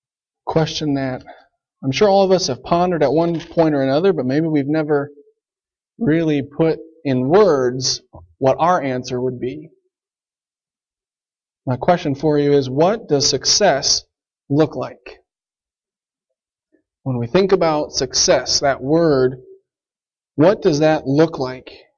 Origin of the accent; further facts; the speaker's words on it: Hutchinson, Kansas, United States; also born or lived in Wisconsin, United States; I grew up down near Hutchinson, Kansas, and went off to Bible College in northern Wisconsin.